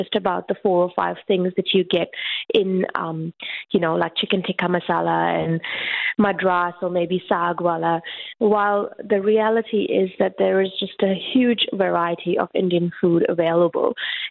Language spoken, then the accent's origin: English; New Zealand; When I was a teenager growing up in New Zealand